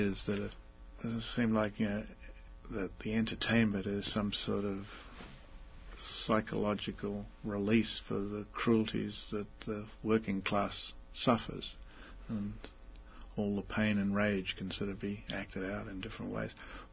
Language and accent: English; Australia; But as an Australian, you don't expect, an Australian of that time, you don't expect an Australian to be a world player in any sense at all.